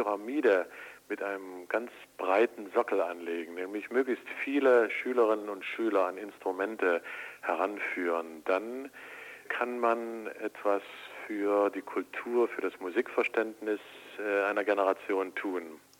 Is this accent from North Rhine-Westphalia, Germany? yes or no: no; Leipzig, Saxony, Germany; Ich selbst bin Leipziger